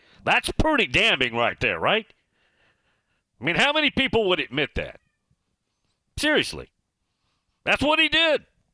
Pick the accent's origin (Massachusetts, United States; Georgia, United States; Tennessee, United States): Tennessee, United States; Kingsport; I'm born and raised in Kingsport.